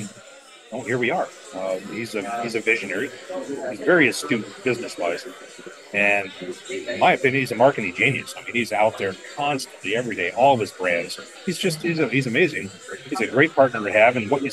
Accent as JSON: {"language": "English", "town": "Detroit", "region": "Michigan", "country": "United States", "tie": "born or raised there", "said": "I grew up in Detroit and the surrounding areas, and it's been not such a good place for quite a while."}